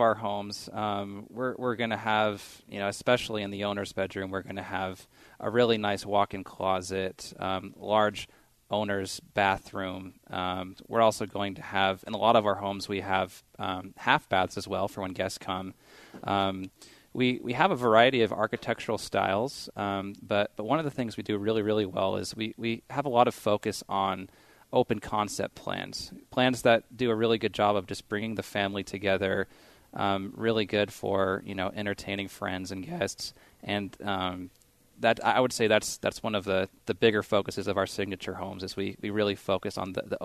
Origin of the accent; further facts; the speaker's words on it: Seattle, Washington, United States; now in Utah, United States; depending on the location here. I'm from Seattle originally.